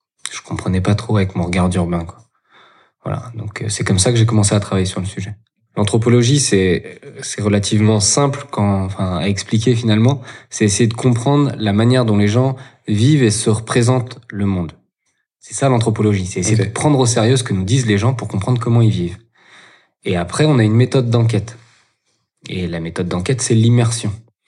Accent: Lorient, Brittany, France; moi, je suis un urbain, j'ai grandi à Lorient. Mais j'avais mes grands-parents maternels qui avaient une ferme laitière dans le centre Bretagne.

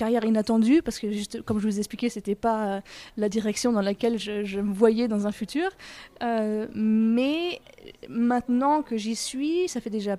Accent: France; j'ai été engagée en tant que française

